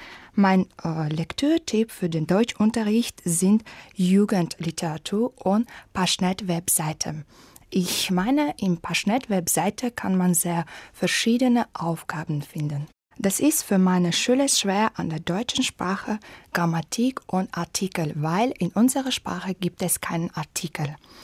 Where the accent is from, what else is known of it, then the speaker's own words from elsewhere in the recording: Dushanbe, Tajikistan; German is a second language; komme aus Dushanbe. Dushanbe ist die Hauptstadt von Tadschikistan und bin in Dushanbe geboren im Jahre 1989.